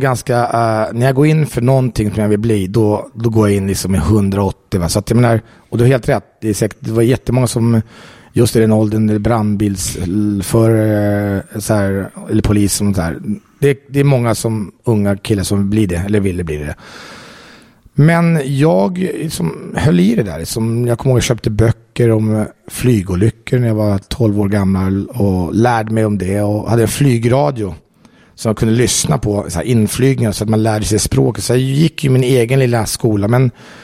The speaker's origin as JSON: {"language": "Swedish", "town": "Jordbro", "region": "Stockholm County", "country": "Sweden", "tie": "born or raised there", "said": "min pappa kom från Estland när han var 5 år gammal, men jag är ju svensk, va. Men jag är uppvuxen i Jordbro."}